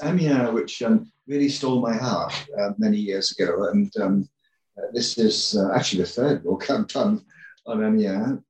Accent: England, United Kingdom; I grew up in England. I was a student at Oxford and then in London, the University of London.

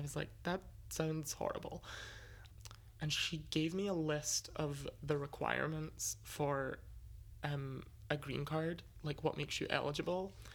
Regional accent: Scotland, United Kingdom; I'm now at a point where most people know that I'm Scottish, but if I'm meeting someone for the first time, I use my American dialect

